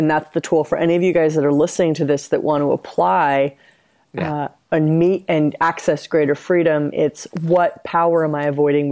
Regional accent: United States; And as an American, it's like, I'm like, wait a minute, where do I get my, I have to go walk to get my mail.

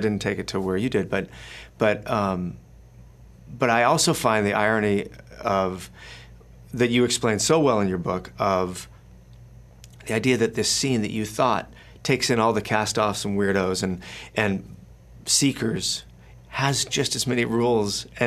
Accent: Fullerton, California, United States; I grew up in Fullerton, and it was sort of the first wave of punk rock in my area.

